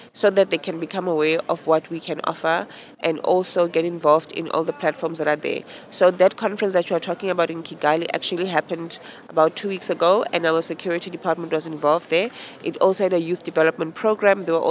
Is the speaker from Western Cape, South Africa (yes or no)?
no; Johannesburg, Gauteng, South Africa; I am from Johannesburg, South Africa